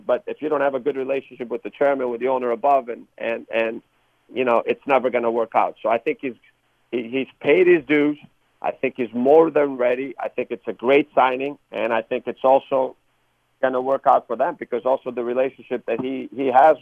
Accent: Chicago, Illinois, United States; especially for me it was different because I grew up in Chicago. I played for the team.

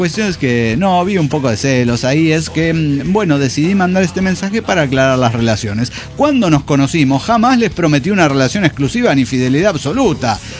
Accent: Mexico; en mi país, en México

